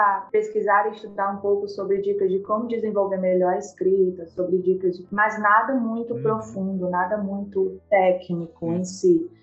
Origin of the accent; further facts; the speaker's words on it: Jaguaruana, Ceará, Brazil; now in Fortaleza, Brazil; Eu falo agora, neste momento, de Fortaleza, mas eu sou de Jaguaruana, interior do Ceará. Eu tenho 23 anos.